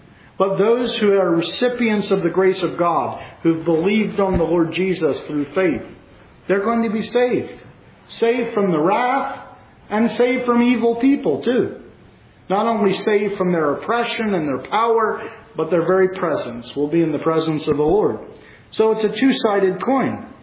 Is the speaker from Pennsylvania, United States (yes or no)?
yes; Pennsylvania, United States; Now, I don't know football terminology so well here in North Carolina, so I'm going to go to my home state on this one. But people talk about, you know, the black and gold in football in Pennsylvania.